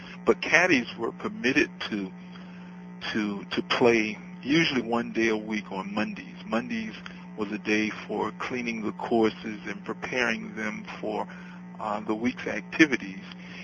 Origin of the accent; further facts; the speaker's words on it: Jacksonville, Florida, United States; My first encounter with African American professional golf was as a youth growing up in the Deep South in Jacksonville, Florida.